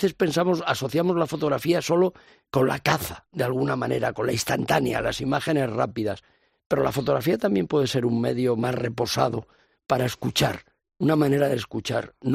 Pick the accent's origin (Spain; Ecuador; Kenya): Spain; Madrid, Community of Madrid; Como yo soy un madrileño, como buena parte de los madrileños, hijo o nieto de migrantes, y además de lugares muy dispares de España